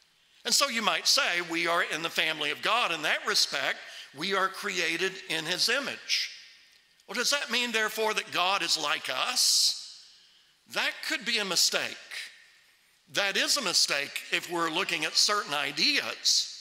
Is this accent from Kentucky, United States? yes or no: yes; Kentucky, United States; But growing up in Eastern Kentucky, there's lots of opportunities for skeletons to be in a closet.